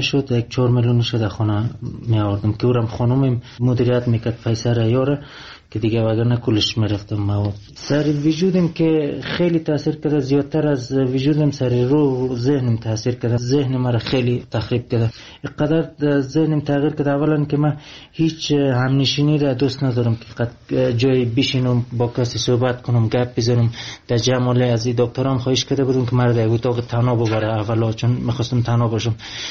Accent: Afghanistan; now in Iran; من افغانی هستم

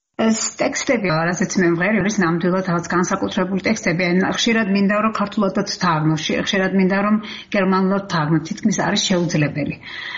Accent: Kakheti, Georgia; არა მარტო ზუგდიდში, არამედ ჩემ სოფელში, კახეთში, სადაც მე დაიბადე და გავიზარდე.

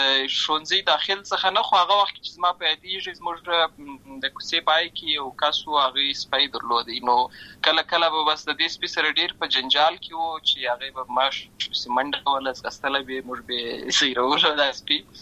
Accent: Lashkar Gah, Helmand, Afghanistan; زه په اصل کې د ورزغان ولایت یم اما زه په المانو ولایت لشکرګه کې پیدا شوی یم

